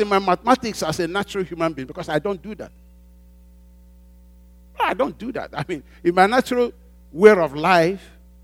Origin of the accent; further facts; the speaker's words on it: Owerri, Imo, Nigeria; You know, growing up, I grew up in Owerri. Beautiful place, beautiful.